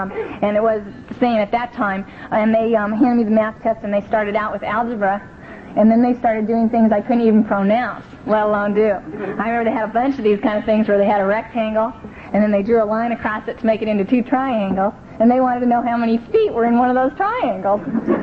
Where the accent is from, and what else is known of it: Venice, California, United States; born or raised there